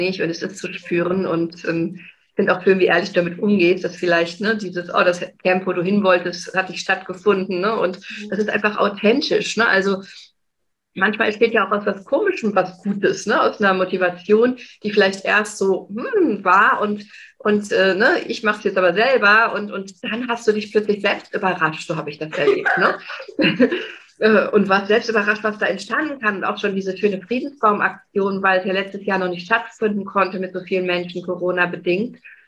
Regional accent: Saarland, Germany; Das ist bei uns im Saarland eben auch so.

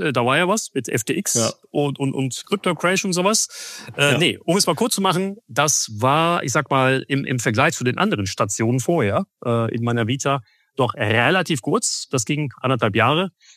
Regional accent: Essen, North Rhine-Westphalia, Germany; da wo ich herkomme, also Essen und Umgebung, beschreiben wir das mal größer, wie du gesagt hast, Ruhrgebiet.

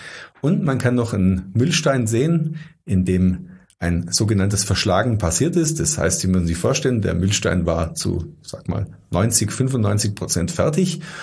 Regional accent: Dettenhausen, Baden-Württemberg, Germany; Ich habe es jetzt nur für, sag mal, meine Heimatgemeinde, in der ich tätig bin, für Dettenhausen.

